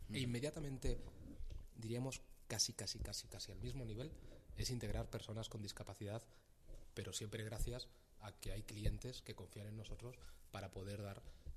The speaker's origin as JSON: {"language": "Spanish", "town": "Puertollano", "region": "Castilla-La Mancha", "country": "Spain", "said": "Me quería Castilla-La Mancha porque yo vengo de allí. Yo soy manchego, soy de Puerto Llano"}